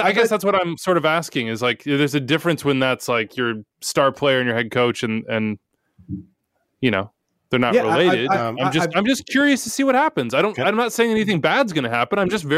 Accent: Kansas City, Missouri, United States; As a kid in Kansas City, I want to play for my hometown team for more than a decade.

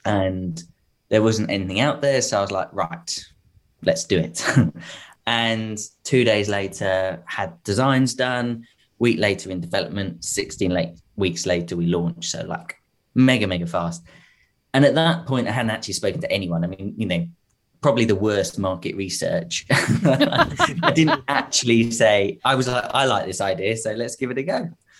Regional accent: Reading, South East England, United Kingdom; So I'm from Reading in the UK, and I'm from a, well, I say tech background.

